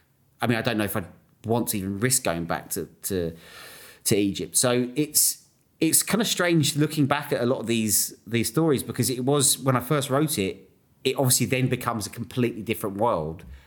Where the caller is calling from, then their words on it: Istanbul, Turkey; I'm calling from Istanbul